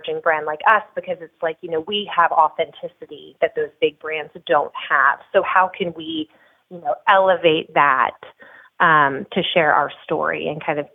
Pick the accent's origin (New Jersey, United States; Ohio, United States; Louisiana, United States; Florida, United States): New Jersey, United States; And I mean, I'm from New Jersey.